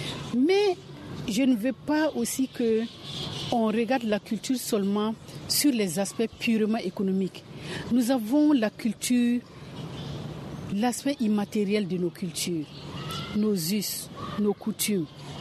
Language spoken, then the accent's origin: French; Burkina Faso; je vais parler du Mali, mais je suis du Burkina.